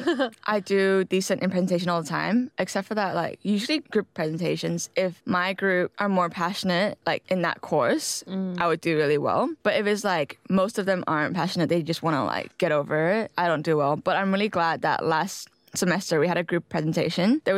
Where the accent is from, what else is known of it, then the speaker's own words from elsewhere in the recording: Malaysia; But I guess growing up in Malaysia, we've always had exams and tests.